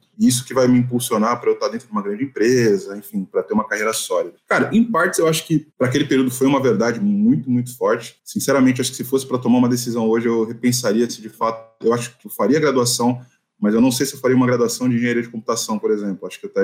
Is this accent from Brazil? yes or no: yes; São Paulo, Brazil; Sou paulistano, moro em São Paulo.